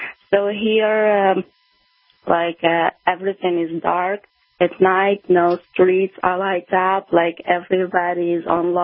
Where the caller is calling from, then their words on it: Kharkiv, Kharkiv Oblast, Ukraine; English is a second language; Yeah, I'm calling from Kharkiv.